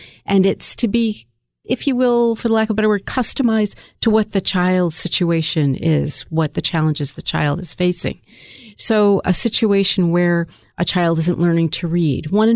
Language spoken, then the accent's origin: English; Port Ewen, New York, United States; I am from the Hudson Valley, Port Ewing girl, over Ulster County.